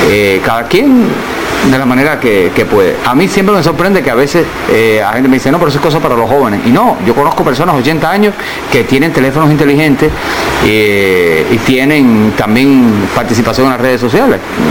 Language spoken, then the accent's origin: Spanish; Cuba; de lo que somos los cubanos, de lo que significa Cuba